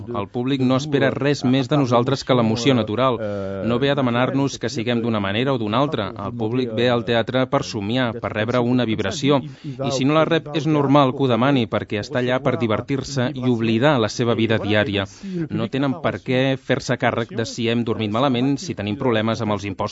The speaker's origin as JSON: {"language": "Catalan", "country": "Italy", "second_language": "Catalan", "said": "potser perquè també sóc italià i, clar, estem molt a la vora"}